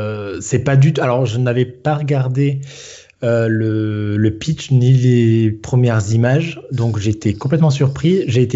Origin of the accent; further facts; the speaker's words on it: Toulouse, Occitanie, France; ça fait 33 ans que je suis toulousain, plus ou moins